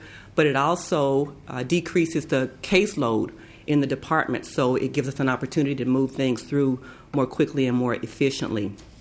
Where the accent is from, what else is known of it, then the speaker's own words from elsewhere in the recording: Texas, United States; now in Minnesota, United States; I'm 46 years old, as I said, born and raised in East Texas, so I am not a Minnesota native, so I don't like days like today.